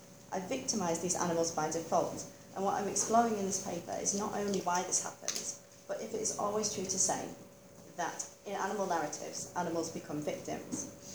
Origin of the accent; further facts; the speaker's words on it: United Kingdom; I'm hoping to move away from this idea that as a British writer, my work depicts social commentary in the form of a rabbit.